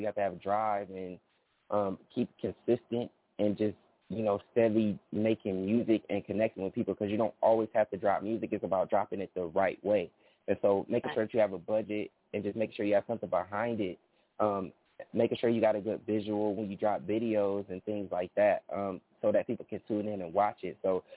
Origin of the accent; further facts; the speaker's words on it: Atlanta, Georgia, United States; also born or lived in Michigan; I kind of grew up in Atlanta, really, I was born in Michigan, but I grew up in Atlanta.